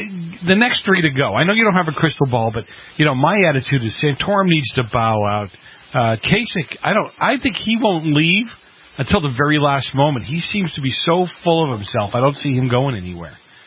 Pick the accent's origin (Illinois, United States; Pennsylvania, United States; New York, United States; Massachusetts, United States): Massachusetts, United States; I grew up in Massachusetts, you know, and I look at New Hampshire.